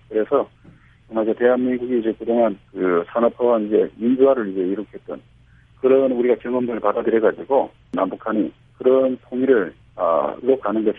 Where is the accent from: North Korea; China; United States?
North Korea; now in South Korea; 저는 이제 아무래도 이제 그 북한에서 저도 이제 왔으니까 북한에서 내려온 사람 출신들로서